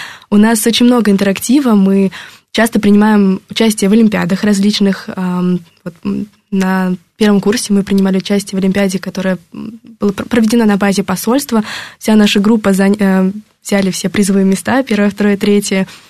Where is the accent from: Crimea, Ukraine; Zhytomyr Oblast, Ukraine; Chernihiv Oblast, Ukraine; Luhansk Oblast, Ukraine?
Crimea, Ukraine; У меня в запасе имеется украинский язык, потому что я сама из Крыма, и какое-то время мы учили его в школе.